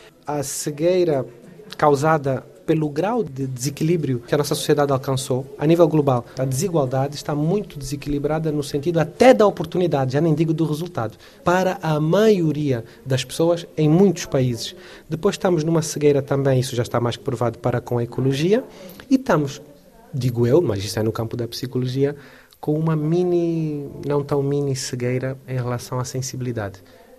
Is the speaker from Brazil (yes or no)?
no; Angola; eu sou de Angola